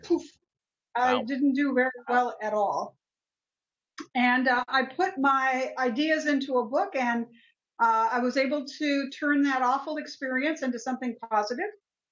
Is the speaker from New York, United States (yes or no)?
no; California, United States; Southern California. I was born here.